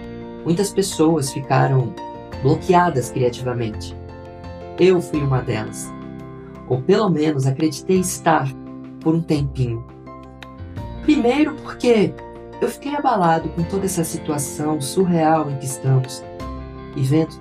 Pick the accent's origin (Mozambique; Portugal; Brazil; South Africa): Brazil; Vila Velha, Espírito Santo; sou de Vila Velha, Espírito Santo.